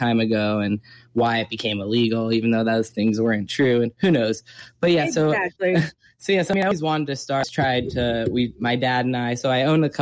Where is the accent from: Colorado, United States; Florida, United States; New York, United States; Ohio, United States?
Florida, United States; I grew up in South Florida.